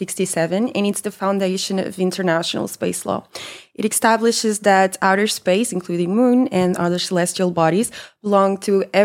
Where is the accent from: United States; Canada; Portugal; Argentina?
Portugal; I'm from Portugal.